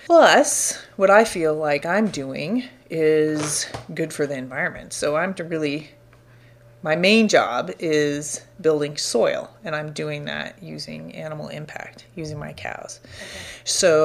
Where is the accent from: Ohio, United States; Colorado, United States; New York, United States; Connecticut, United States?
Colorado, United States; Denver; I grew up outside of Denver, Colorado, and went to a small liberal arts school called Colorado College.